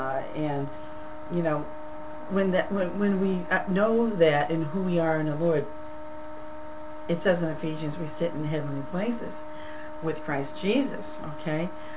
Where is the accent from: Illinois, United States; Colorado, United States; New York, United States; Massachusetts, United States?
Massachusetts, United States; Boston; Yes, that's right. I said summer. I'm from Boston.